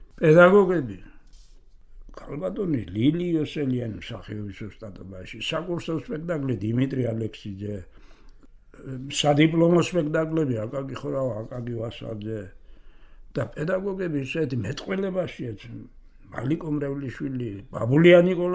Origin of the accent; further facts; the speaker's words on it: Ozurgeti, Guria, Georgia; დაბრუნდი ჩემ მშობლიურ გურული ვარ გაკანები.